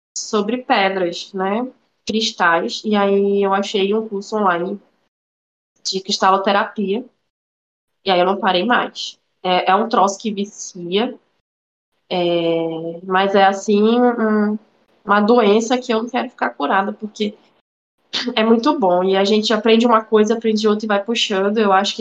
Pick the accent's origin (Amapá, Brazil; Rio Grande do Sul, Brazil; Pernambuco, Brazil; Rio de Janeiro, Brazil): Amapá, Brazil; porque eu sou do Amapá